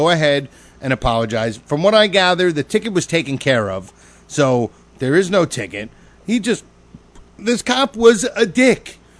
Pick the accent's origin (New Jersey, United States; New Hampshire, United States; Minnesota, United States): New Jersey, United States; This veteran, this is a Jersey story, because we're from Jersey.